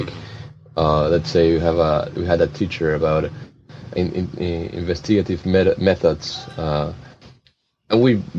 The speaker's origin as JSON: {"language": "English", "country": "Ecuador", "said": "We are from Ecuador. I am from Ecuador. Yeah. So in Ecuador, there's no industry."}